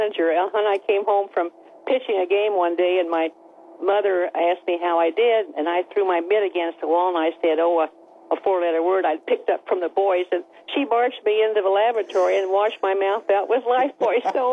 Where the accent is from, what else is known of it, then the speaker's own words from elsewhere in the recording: Wichita, Kansas, United States; that's how we started the LPGA in my hometown of Wichita, Kansas, in 1950 at the Rolling Hills Country Club.